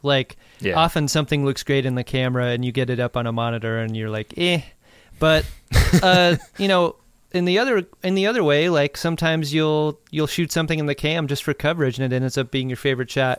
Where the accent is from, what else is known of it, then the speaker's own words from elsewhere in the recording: Virginia Beach, Virginia, United States; also born or lived in California / Seattle; Well, I was born in California and then almost immediately moved to Virginia Beach.